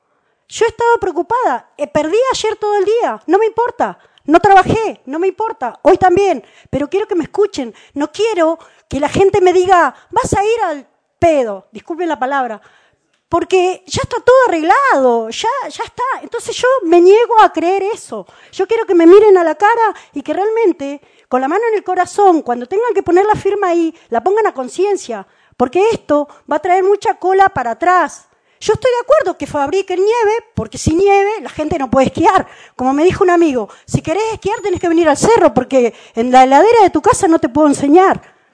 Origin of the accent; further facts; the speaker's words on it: Bariloche, Río Negro, Argentina; Yo vengo porque soy de Bariloche, nacida y criada en Bariloche.